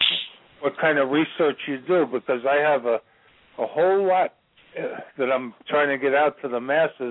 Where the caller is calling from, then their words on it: Virginia, United States; I'm calling from Virginia.